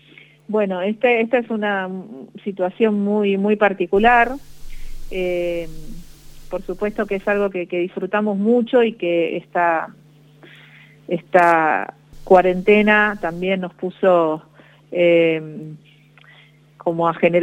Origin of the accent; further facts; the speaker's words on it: Buenos Aires, Argentina; born there; moved away as an adult; now in Salta, Argentina; si bien yo soy nacido en Buenos Aires, hace 10 años que vivo en Salta